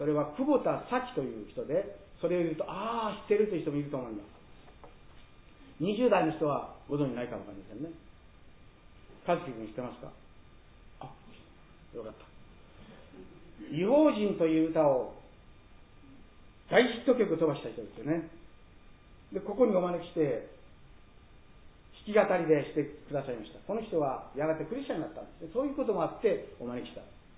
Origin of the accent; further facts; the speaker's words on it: Higashiosaka, Osaka, Japan; 私も東大阪市出身なんです。